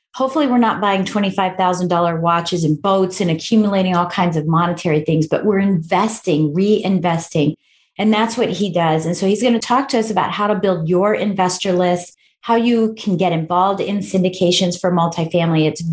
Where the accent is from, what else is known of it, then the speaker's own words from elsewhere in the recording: Colorado Springs, Colorado, United States; I was raised in Colorado Springs, Colorado, where I had everything around me military.